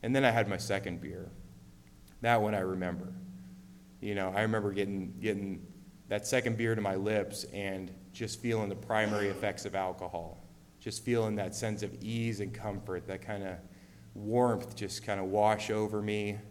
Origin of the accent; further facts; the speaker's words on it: San Rafael, California, United States; also born or lived in San Francisco; I was born in San Francisco in 1983. And a few days later, my mom and dad took me home to San Rafael, and I've been there ever since.